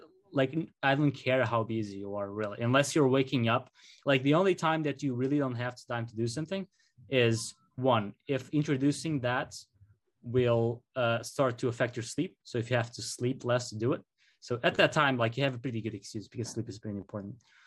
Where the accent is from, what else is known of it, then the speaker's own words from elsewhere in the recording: Portugal; English is a second language; moved away as an adult; now in Slovenia; So I was born in Portugal, and I lived there for most of my life.